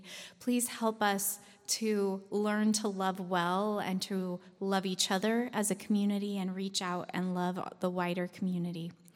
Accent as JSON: {"language": "English", "region": "Utah", "country": "United States", "tie": "born or raised there", "said": "Last week I was at my church that I grew up in Utah"}